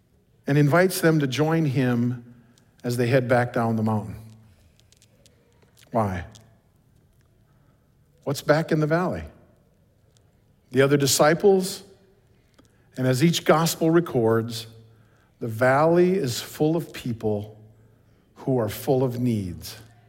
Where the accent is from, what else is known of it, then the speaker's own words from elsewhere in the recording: Iroquois, South Dakota, United States; I'm a flatlander from Iroquois, South Dakota, where it's so flat you can watch your dog run away for 2 weeks.